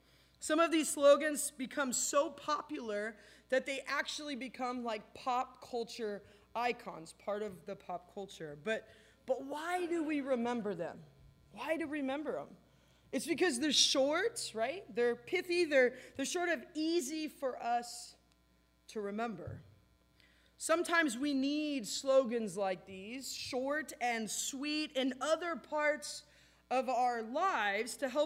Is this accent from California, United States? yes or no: yes; Anaheim, California, United States; I grew up in Anaheim, not in Canada. I didn't know anything about hockey, right?